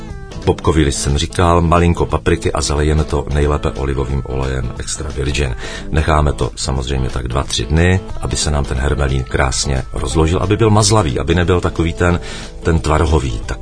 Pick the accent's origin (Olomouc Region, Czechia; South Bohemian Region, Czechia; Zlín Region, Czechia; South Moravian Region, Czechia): Olomouc Region, Czechia; Olomouc; Já jsem říkal, že jsem z Olomouce.